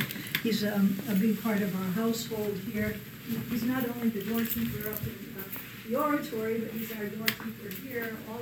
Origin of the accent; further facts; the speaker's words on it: West Warwick, Rhode Island, United States; he had two sisters who lived here in Rhode Island in my hometown of West Warwick.